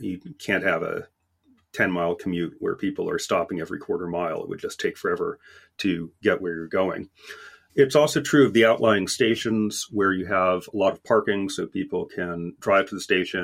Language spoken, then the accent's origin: English; Washington, District of Columbia, United States; also born or lived in New York City, United States; The book grew out of my own experience in growing up in Washington. I had grown up the first part of my childhood in New York City, where there seemed to be a subway on every corner